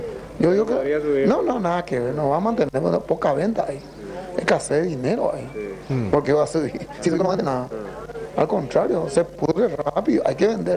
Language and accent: Spanish; Luque, Central, Paraguay; El Luque.